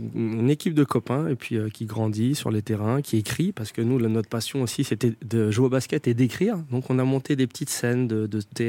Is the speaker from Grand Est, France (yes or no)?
no; Saint-Denis, Île-de-France, France; Mais on a grandi ensemble à Saint-Denis.